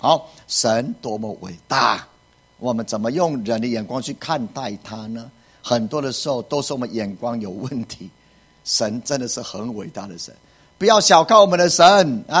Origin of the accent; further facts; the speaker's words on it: Taiwan; 我们就在台湾里面呢。请问我们台湾人怎么样？